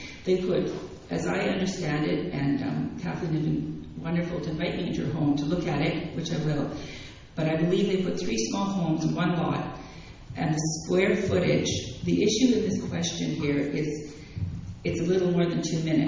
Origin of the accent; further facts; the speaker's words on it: Denmark; I'm from Denmark originally. And everybody in Denmark lives in small homes